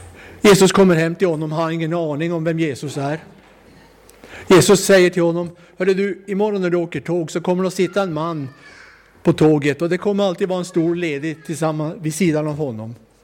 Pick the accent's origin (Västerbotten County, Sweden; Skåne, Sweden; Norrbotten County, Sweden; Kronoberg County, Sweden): Norrbotten County, Sweden; Kalix; Jag var med om den episoden för många, många år sedan i min ungdom, hemma i Kalix.